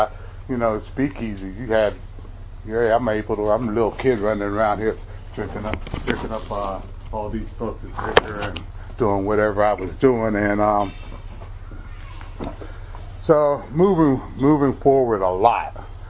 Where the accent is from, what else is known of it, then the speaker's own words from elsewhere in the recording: Sewickley, Pennsylvania, United States; I grew up in Swickley. I don't know how many folks know where that is, but I grew up in Swickley.